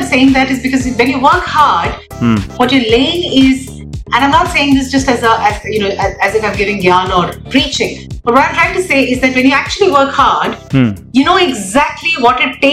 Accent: Kerala, India; I come from Kerala, so there's a lot of music in the house

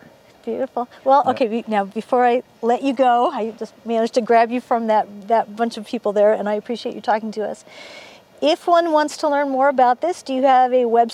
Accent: California, United States; I'm Californian, so that fur is looking really warm to me

